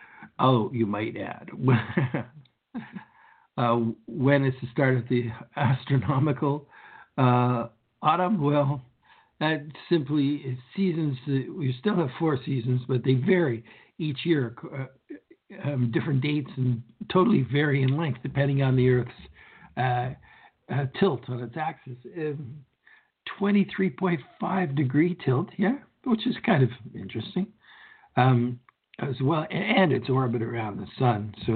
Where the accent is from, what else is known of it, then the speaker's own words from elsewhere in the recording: Canada; the lion's share of our listeners here comes from my home country of Canada.